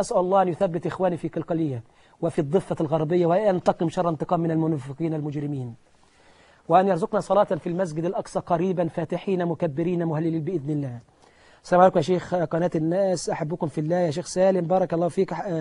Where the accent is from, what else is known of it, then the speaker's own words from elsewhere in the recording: Egypt; لكن عندنا في مصر مثلا الجمعيات كلها بتشكو مفيش مورد لها